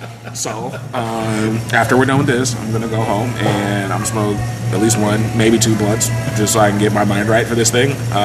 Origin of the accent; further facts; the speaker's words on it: Iowa, United States; Born and raised in Iowa, I've been to this thing 5 times